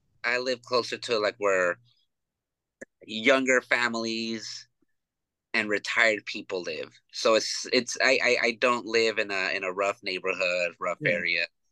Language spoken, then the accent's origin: English; California, United States; I grew up in California, born in Northern Cali and then raised in SoCal.